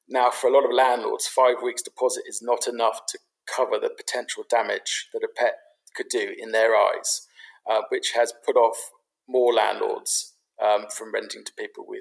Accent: London, United Kingdom; Well, I grew up in London. I grew up in London as a Londoner.

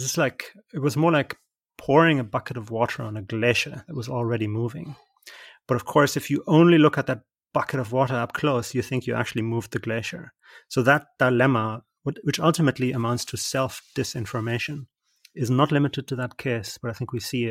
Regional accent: Germany; I am German. I was born and raised in Germany and had many of these conversations in my own family about what did my grandparents do in the war.

